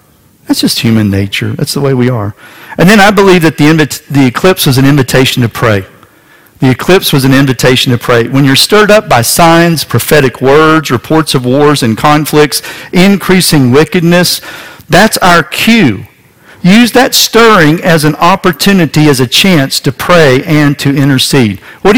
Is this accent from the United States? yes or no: yes; Texas, United States; I could be playing sports in my little small town that I was raised in West Texas